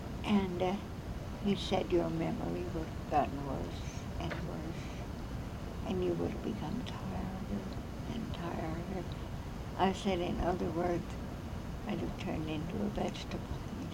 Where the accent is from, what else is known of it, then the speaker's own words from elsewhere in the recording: Anamosa, Iowa, United States; And her family were from Anamosa, and I was from Anamosa.